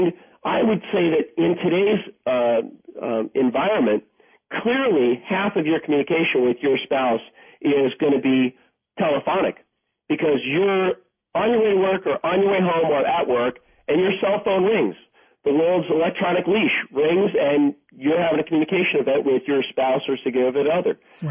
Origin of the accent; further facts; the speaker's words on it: East Coast, United States; I'm from the East Coast, and I know that.